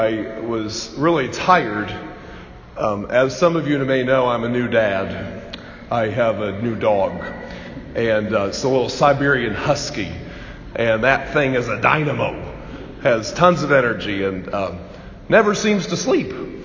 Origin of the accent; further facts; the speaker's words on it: Bloomington, Indiana, United States; I grew up in Bloomington in a beautiful church called St. Charles.